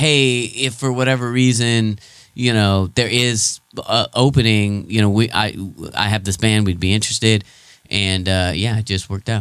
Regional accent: Kingsburg, California, United States; the kind of place I grew up in Kingsburg and had friends who had farms.

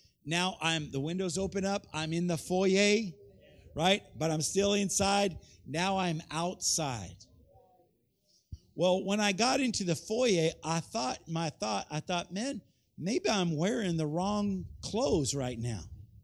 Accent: California, United States; And I am from Southern California, and I got Southern California clothes

